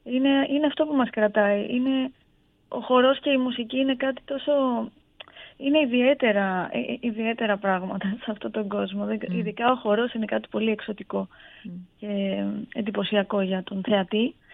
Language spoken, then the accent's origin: Greek; Greece; Είμαι Ελληνίδα, είμαι πόντια.